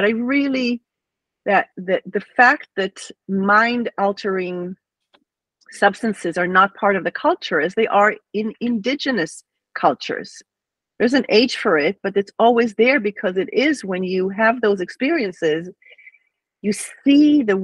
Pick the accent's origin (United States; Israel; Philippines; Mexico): Israel; well, I'm from Israel, so go to the army for 2 years, get married, have kids